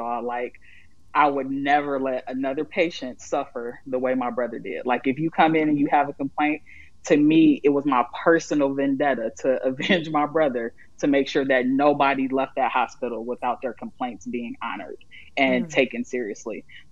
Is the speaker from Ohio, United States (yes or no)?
no; Inkster, Michigan, United States; also born or lived in Detroit; I'm a family nurse practitioner by education. I was born and raised in Detroit, grew up in Inkster.